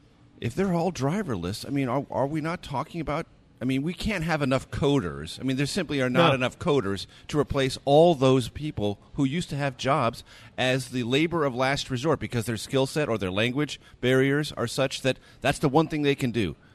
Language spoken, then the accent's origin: English; San Diego, California, United States; born there; now in Washington, United States; freshman Democrat from the 17th District of the great state of California, my home state. As you well know, I was born in San Diego. I love California. I've been in Washington since 1990, but I am still a Californian